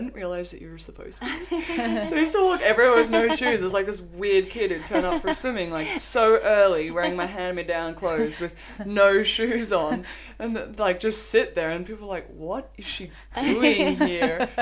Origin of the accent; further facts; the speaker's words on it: Malawi; I mean, I come from Malawi, where there's rolling blackouts every few hours. There's one traffic light which doesn't work